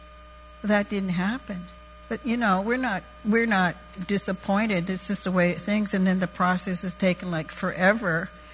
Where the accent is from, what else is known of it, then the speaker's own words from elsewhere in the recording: United States; we just wanted to sit down as Indian people and to talk.